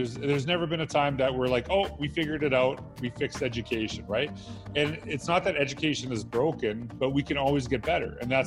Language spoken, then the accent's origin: English; Edmonton, Alberta, Canada; I'm from Edmonton, Alberta, Canada.